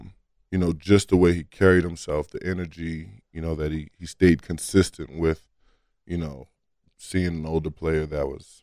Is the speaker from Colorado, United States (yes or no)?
no; Philadelphia, Pennsylvania, United States; You know, I grew up in North Philadelphia, so it was pretty tough upbringing.